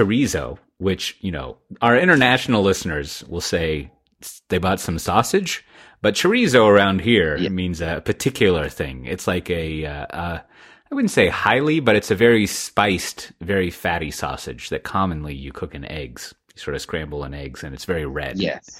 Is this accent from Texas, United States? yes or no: yes; Austin, Texas, United States; You know, I grew up here in Austin eating steak with my grandfather, who, come to think of it, died at kind of a early age.